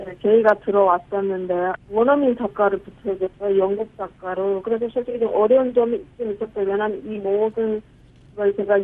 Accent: North Korea; 저도 똑같은 탈북자였고

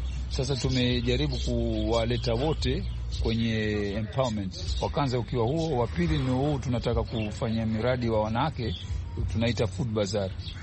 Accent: Mombasa, Mombasa County, Kenya; Tukawaeleza kwa sisi hapa tunatoka Old Town na culture yetu ni ya Waswahili

